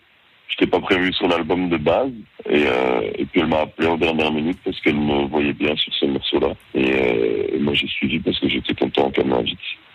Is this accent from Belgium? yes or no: yes; Belgium; moi, je m'y sens plus à la maison parce que c'est le Nord et que je suis belge